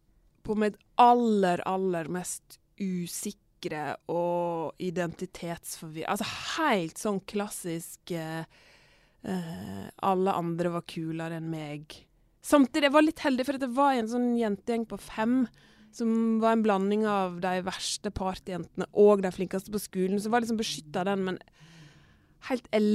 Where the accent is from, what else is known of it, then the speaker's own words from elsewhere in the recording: Førde, Vestland, Norway; Så jeg kommer fra den største plassen I fylket Førde, Norges styggeste by.